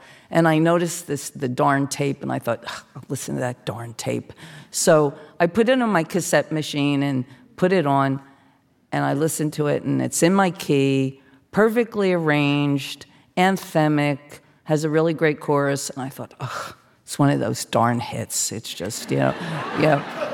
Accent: New Jersey, United States; and I'm from South Jersey, and it's like, I just didn't want, you know, a sort of a middle New Jersey.

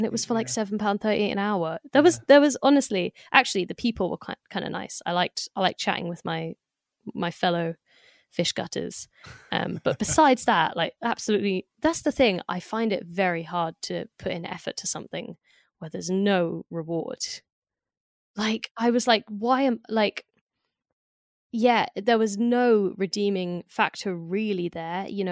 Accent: London, United Kingdom; And honestly, as a Londoner, like I realized I couldn't walk anywhere with headphones in anymore

